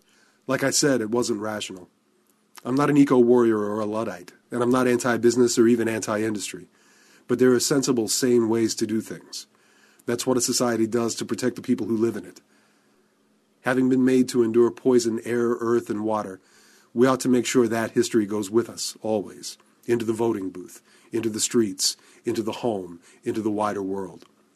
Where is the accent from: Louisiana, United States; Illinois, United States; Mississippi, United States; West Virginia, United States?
West Virginia, United States; within 10 seconds of finding out I was from West Virginia, congratulated me on being able to read.